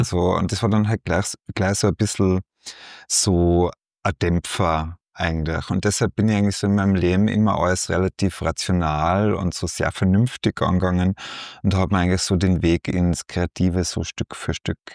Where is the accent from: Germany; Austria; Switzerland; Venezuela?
Austria; Tyrol; ich bin aus Tirol und bin aus einer Bauernfamilie.